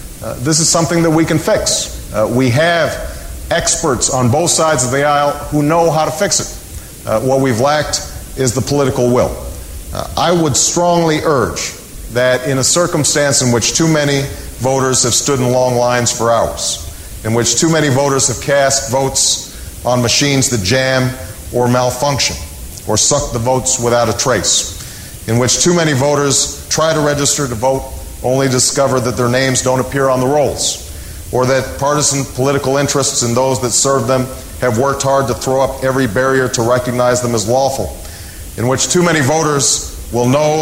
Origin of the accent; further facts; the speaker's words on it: Chicago, Illinois, United States; I come from Cook County, from Chicago